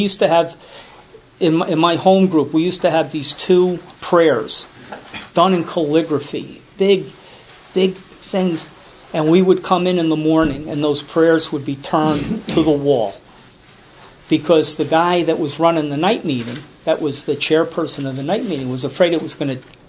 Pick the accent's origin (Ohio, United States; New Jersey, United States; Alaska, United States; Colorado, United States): New Jersey, United States; Chatham; I can remember I grew up in Chatham, and when I first came into AA